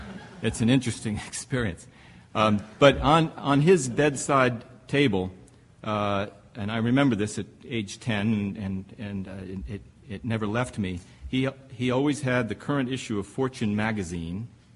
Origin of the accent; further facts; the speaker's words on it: New Jersey, United States; But I grew up in New Jersey. How many of you grew up in New Jersey? Yay, New Jersey. The Turnpike State.